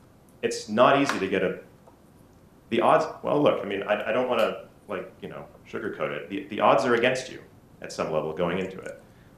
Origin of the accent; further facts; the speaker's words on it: Oregon City, Oregon, United States; now in Canada; I grew up in Oregon City, Oregon, and I would go to bookstores